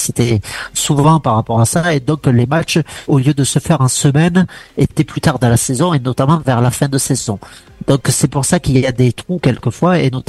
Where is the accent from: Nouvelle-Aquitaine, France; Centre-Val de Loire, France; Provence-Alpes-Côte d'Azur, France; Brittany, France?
Nouvelle-Aquitaine, France; Agen; parce que oui, je suis d'Agen, comme tout le monde le sait maintenant sur cette émission.